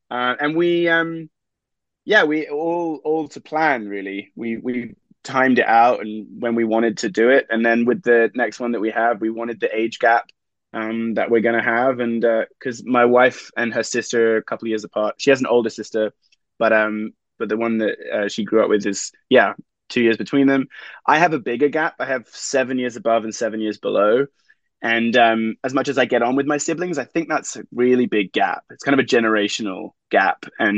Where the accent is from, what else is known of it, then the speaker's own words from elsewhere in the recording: England, United Kingdom; moved away as an adult; now in Los Angeles, United States; I'm an actor from England. I moved out to America in 2010